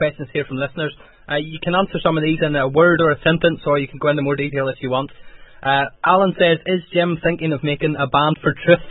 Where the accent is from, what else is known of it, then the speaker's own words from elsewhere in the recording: Ireland; obviously I'm from Ireland as well, and I don't live there at the minute, but I've obviously spent most of my life there